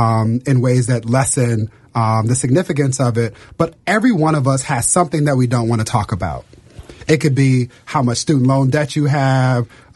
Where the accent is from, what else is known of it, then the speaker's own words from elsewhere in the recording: Inglewood, California, United States; and I'm from Inglewood, California, so I appreciate it.